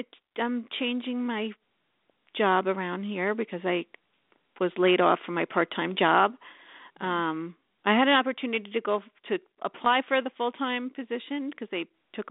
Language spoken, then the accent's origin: English; New York, United States; now in Colorado, United States; I heard you're also going to New York, where I'm originally from. I am from the Boulder County area.